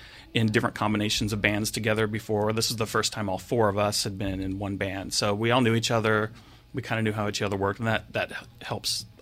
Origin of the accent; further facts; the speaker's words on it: Albany, Oregon, United States; I grew up in Albany, Corvallis area.